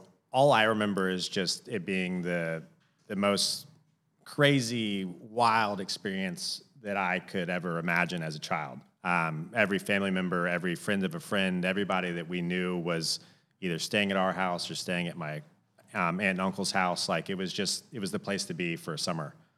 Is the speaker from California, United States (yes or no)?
no; Atlanta, Georgia, United States; Yeah, so maybe like the first thing is I grew up in Atlanta, Georgia.